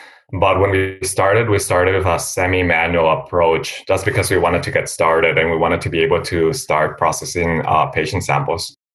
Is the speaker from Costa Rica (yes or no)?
yes; Costa Rica; And then I'm also from Costa Rica, and I was contacted by researchers at the University of Costa Rica